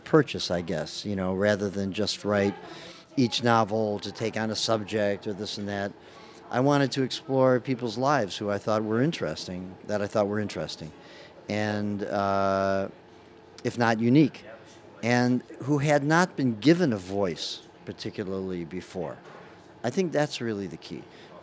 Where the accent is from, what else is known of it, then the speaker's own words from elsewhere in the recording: Chicago, Illinois, United States; also born or lived in Deep South, United States; I grew up equally in the Deep South and in the North, in Chicago.